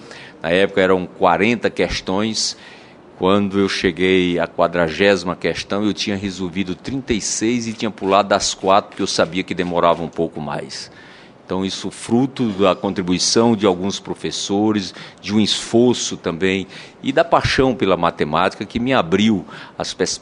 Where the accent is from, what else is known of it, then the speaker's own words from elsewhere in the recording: Paraíba, Brazil; Eu também sou do sertão da Paraíba, eu costumo dizer que sou um caboclinho do sertão da Paraíba.